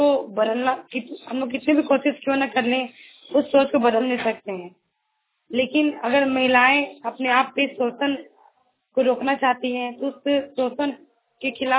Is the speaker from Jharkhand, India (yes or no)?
yes; Koderma, Jharkhand, India; मैं कोडरमा डिस्ट्रिक्ट से बिलोंग करती हूँ।